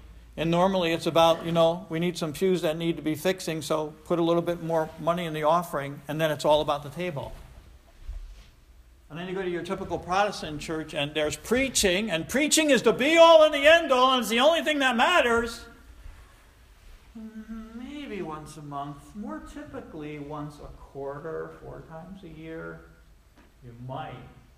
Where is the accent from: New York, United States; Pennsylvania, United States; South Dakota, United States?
New York, United States; Troy; And in my, hey, I'm from South Troy, in my reductionist way of looking at this